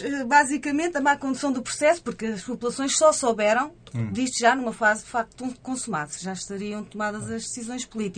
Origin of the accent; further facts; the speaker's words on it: Vilar, Portugal; da freguesia de Vilar, que é de onde eu venho e onde, enfim, está sediado a nossa associação